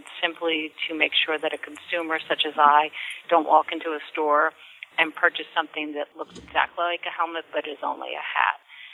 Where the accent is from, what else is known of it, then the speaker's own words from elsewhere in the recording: Connecticut, United States; I worked with Senator Dodd here in Connecticut. I'm from Connecticut